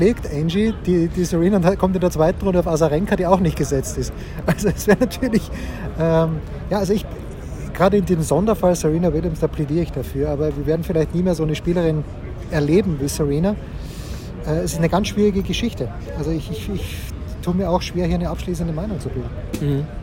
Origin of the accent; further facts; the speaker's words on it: Austria; ich darf das sagen, als Österreicher aller Zeiten